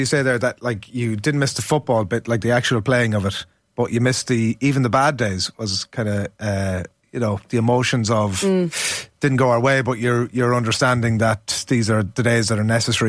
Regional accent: Leinster, Ireland; I'm from Westmeath.

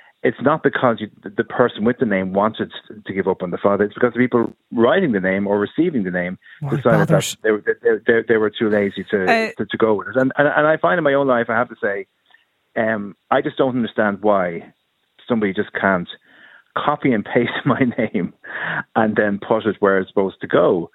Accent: Ireland; There's a richness to the Irish language. We're the only country that actually has the language.

